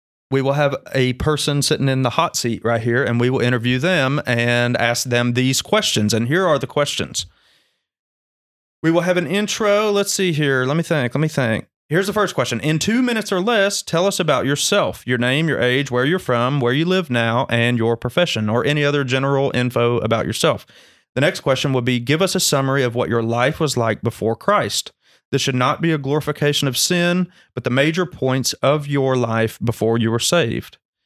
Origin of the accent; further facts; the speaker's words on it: Springfield, Kentucky, United States; I am from Springfield, Kentucky, which is 2 hours south of here. And I'm 34 years old.